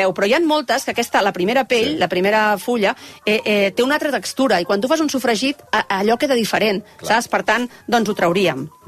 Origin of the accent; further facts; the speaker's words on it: Catalonia, Spain; Ja sé que som catalans